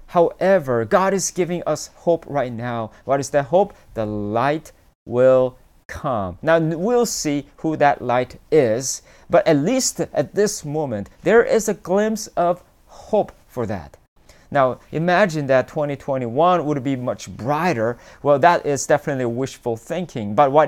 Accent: South Korea; English is a second language; You know, I'm from South Korea, so I still have my country back in Korea.

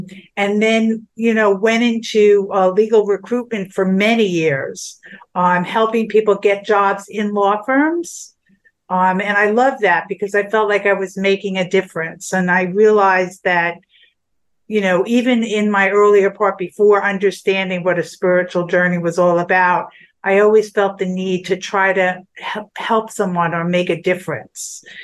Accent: New Jersey, United States; also born or lived in New York / Brooklyn; Well, I was born in New York. I moved to Brooklyn for the first 5 years of my life. And then my parents bought a house in New Jersey on a farmland, which it isn't anymore, but it was a wonderful place to grow up.

